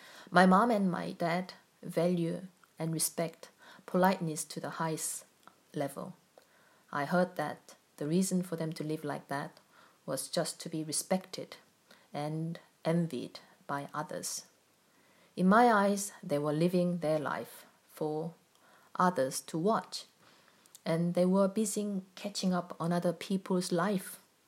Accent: South Korea; I'm from South Korea, and my family has a very strong Confucian way of practicing Buddhism.

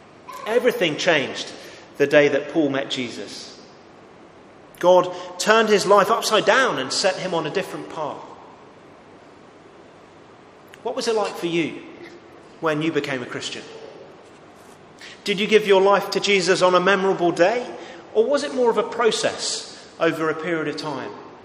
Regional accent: London, United Kingdom; at church where I grew up in London.

